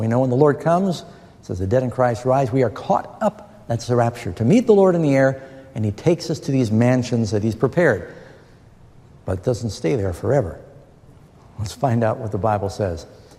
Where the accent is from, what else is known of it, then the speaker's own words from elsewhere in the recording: New York City, New York, United States; also born or lived in Los Angeles, United States / England / Boston, United States / Miami, United States; I was born in Los Angeles, grew up in New York City, lived with my mother for a while in England, lived in Boston, in Miami, been to Singapore, and you name it, all over the world, Mumbai, and Moscow